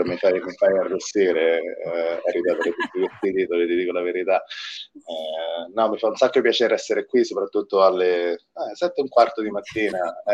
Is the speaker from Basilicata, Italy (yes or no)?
no; Lazio, Italy; accent: Roman; now in United States; Da fuori grotta, da fuori San Francisco, quella zona, tra l'altro il mio accento è abbastanza romano